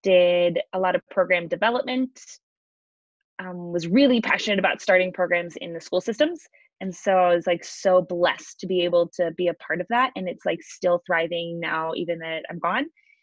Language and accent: English; Kansas City, Missouri, United States; I'm originally from Kansas City.